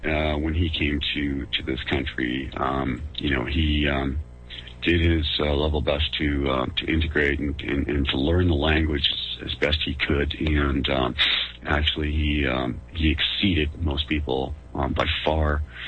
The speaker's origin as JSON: {"language": "English", "country": "Canada", "tie": "born there", "said": "I am, as I say, 52 years old. I'm born, I'm a Canadian by birth, born here, but my parents are both German, and my entire history, family background is in Germany."}